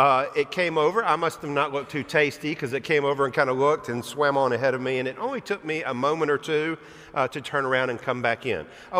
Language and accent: English; Alabama, United States; I'm from Alabama, and you could marry when you were 12.